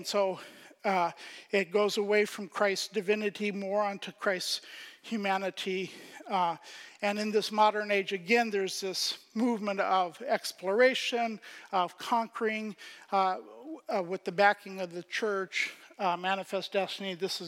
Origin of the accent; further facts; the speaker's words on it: Pakistan; I grew up in Pakistan every Sunday singing hymns in Urdu to English tunes